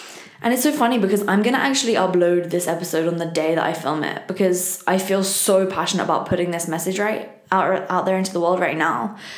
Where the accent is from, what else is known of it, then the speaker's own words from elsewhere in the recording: England, United Kingdom; And look, I don't know about you, but as an English girl, I have always been a big fan of Harry Potter.